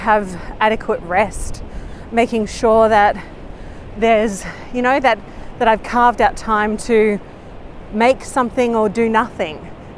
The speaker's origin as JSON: {"language": "English", "town": "Melbourne", "region": "Victoria", "country": "Australia", "tie": "born or raised there", "said": "where I grew up in Melbourne, the seasons were very distinct, but then also you could have four seasons in one day."}